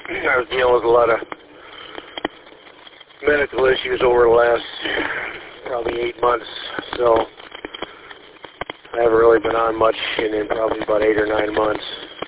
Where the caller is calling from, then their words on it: Warren, Michigan, United States; Yeah, I'm in the area. I run out of Warren